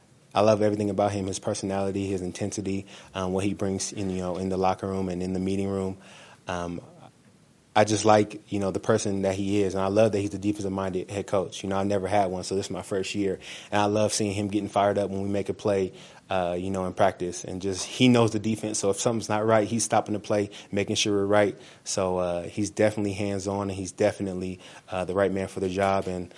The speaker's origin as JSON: {"language": "English", "region": "California", "country": "United States", "said": "You know, he's from Vegas, I'm from California, and, you know, those two states are so close together"}